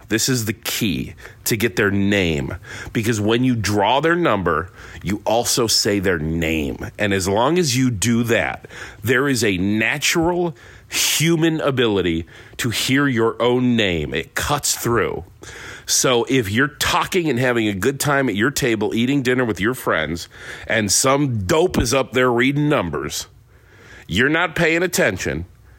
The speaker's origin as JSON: {"language": "English", "region": "Ohio", "country": "United States", "tie": "born or raised there", "lives_now": "Rochester, United States", "said": "Where I grew up in Ohio, like, every fundraiser is a reverse raffle. I come to Rochester."}